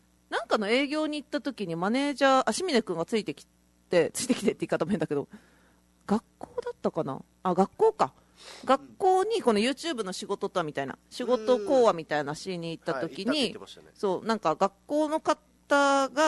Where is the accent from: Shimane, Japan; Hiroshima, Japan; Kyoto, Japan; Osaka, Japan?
Hiroshima, Japan; 広島出身なので生まれた時にはそこに広島東洋カープがあり